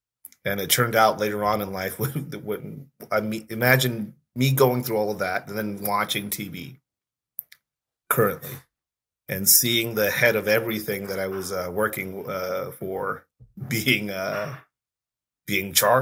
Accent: Mexico; I'm a cop from Mexico.

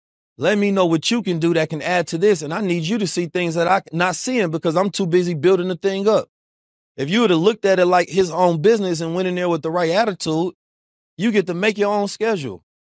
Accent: St. Louis, Missouri, United States; also born or lived in Oakland, United States; Because we grew up in St. Louis and Oakland. So you ain't get a break going from neither one back and forth.

